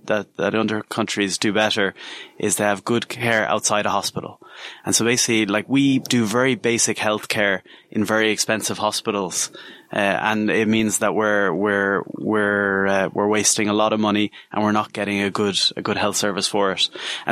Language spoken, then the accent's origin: English; Ireland; No, the amount of Irish nurses I meet in English hospitals is unreal. Same with doctors. Like we're Irish people run the NHS.